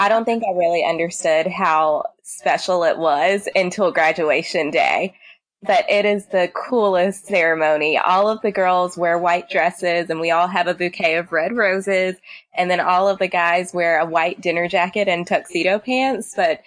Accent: Spartanburg, South Carolina, United States; now in Charleston, United States; So like Dawn said … I am from Spartanburg, South Carolina. I moved to Charleston about 10 years ago, which is kind of crazy to say out loud, but I came here to the College of Charleston and just stayed after graduating.

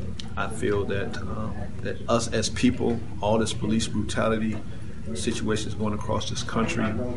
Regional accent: Ohio, United States; The first reason is that I'm from Ohio.

